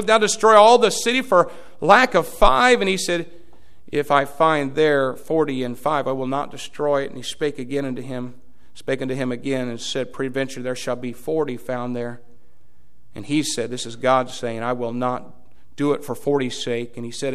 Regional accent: United States; But you know what? I'm an American.

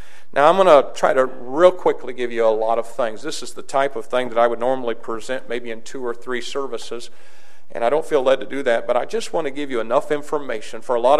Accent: United States; I'm an American. You cut me, I bleed red, white, and blue.

